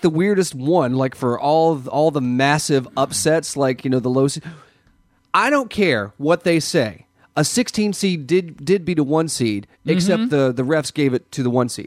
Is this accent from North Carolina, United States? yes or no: yes; North Carolina, United States; I'm from North Carolina, the heart of college basketball.